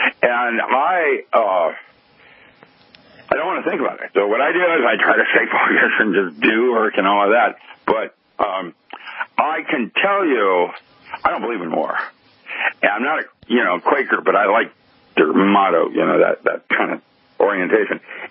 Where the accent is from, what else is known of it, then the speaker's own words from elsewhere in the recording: United States; It's kind of an embarrassment being an American